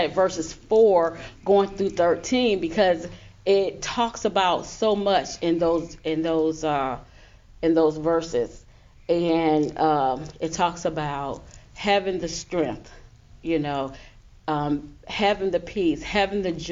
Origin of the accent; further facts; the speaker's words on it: Newport News, Virginia, United States; So even as a young child, I gave myself to Christ as a young girl growing up in Newport News, Virginia.